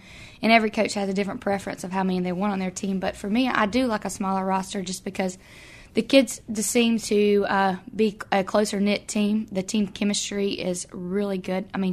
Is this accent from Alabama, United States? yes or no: yes; Satsuma, Alabama, United States; Out a little north of here in Satsuma.